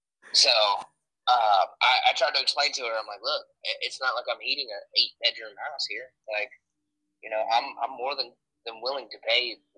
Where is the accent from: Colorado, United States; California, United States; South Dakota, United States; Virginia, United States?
Colorado, United States; Because I'm from Colorado originally, so you know, I had never in my life been this hot.